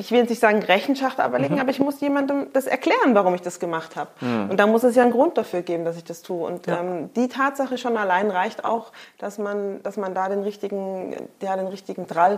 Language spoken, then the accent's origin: German; Stuttgart, Baden-Württemberg, Germany; ich komme aus Stuttgart, ich bin 42 Jahre alt und bin selbstständig.